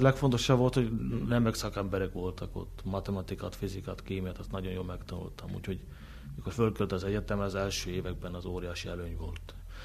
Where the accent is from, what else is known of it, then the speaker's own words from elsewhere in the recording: Dlhá nad Váhom, Nitra Region, Slovakia; a Vághosszú falu, a szülőfalum a 880. évfordulóját ünnepli alapításának